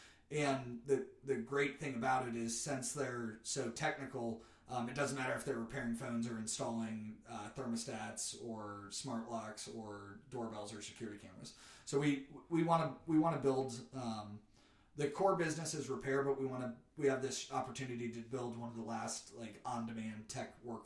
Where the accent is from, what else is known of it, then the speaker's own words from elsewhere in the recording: Detroit, Michigan, United States; born there; also born or lived in seven states; So, I was born in Detroit, and then...